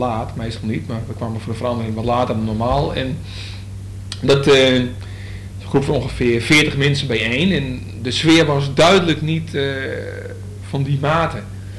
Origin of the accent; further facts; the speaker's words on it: Groningen, Netherlands; we komen uit Groningen